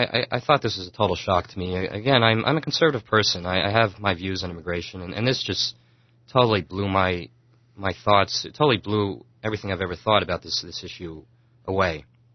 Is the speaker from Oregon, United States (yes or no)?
no; Arizona, United States; born there; You know, I was born in Arizona. I can remember that in grade school, we're all taught that there's 5 C's.